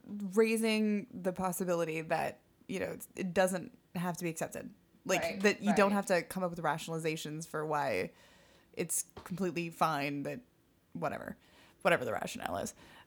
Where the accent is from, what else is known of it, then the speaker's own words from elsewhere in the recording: Midwest, United States; I'm from the Midwest.